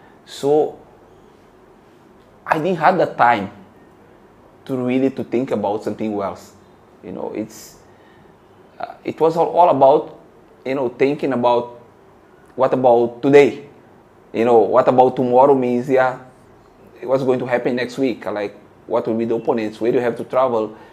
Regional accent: Brazil; English is a second language; now in United States; Say, okay, if I come from Brazil to here, I'm going to win. I'm going to stay.

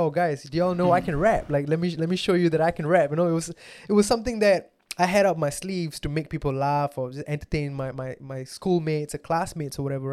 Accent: Singapore; Born and raised in Singapore. My family moved from South India in '93, and I was born here 2 years later.

